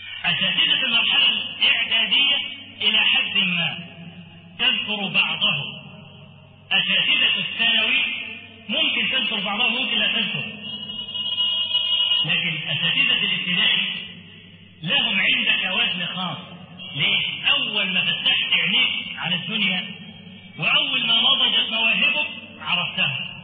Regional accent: Egypt; التعليم عندنا في مصر، نحن الذين صدرنا التعليم إلى بلاد العرب

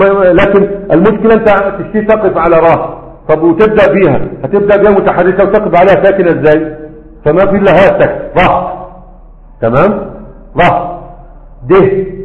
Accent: Egypt; وعندنا في مصر للمرأة

